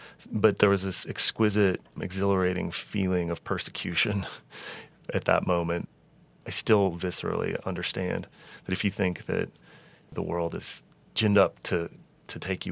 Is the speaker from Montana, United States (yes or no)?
yes; Missoula, Montana, United States; But I grew up in Missoula, which is a college town